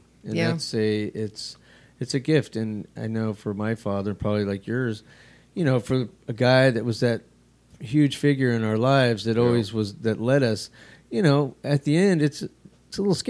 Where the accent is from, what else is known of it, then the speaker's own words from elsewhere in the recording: Albuquerque, New Mexico, United States; Well, I grew up in New Mexico.